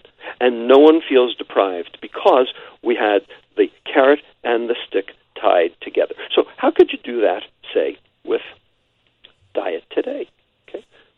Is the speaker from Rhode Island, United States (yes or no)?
no; New York, United States; I'm a New Yorker, okay?